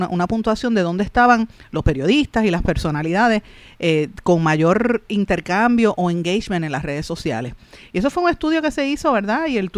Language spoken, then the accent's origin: Spanish; Puerto Rico; que volvamos a ser lo que nosotros somos los puertorriqueños, gente que quiere a nuestro país